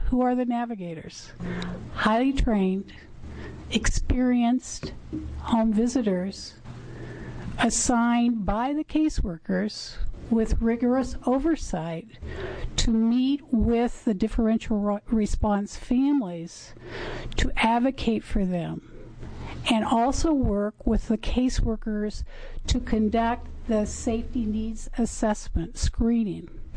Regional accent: Oregon, United States; And I come from Lane County, Eugene, Springfield.

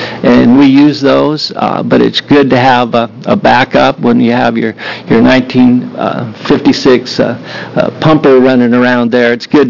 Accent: Prineville, Oregon, United States; from Prineville, Oregon. It's in Cook County.

